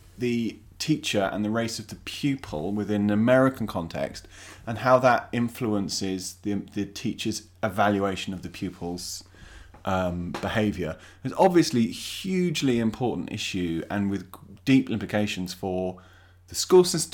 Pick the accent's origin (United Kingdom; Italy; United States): United Kingdom; Is it season or series? Because we're British, so maybe it's series.